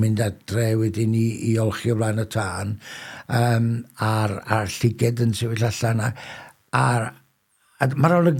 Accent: Brynamman, Wales, United Kingdom; Felly, y ffordd hawsau i ddweud ydy, dwi'n dod o Gymru ac mae hynny fel arfer yn ddigon.

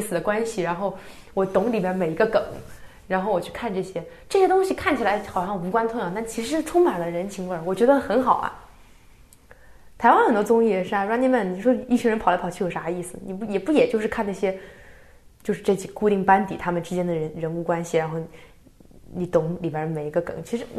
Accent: southern China, China; 因为我是南方人嘛，南方人小我家小时候有线是可以收到台湾的那个电视节目的。

